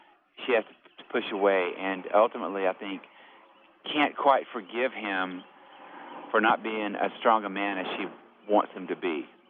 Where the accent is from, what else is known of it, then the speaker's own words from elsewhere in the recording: Alabama, United States; moved away as an adult; also born or lived in Arkansas; You know, I grew up in Alabama, but didn't, and left Alabama in my 30s to go north to Arkansas, which, you know, that's north to me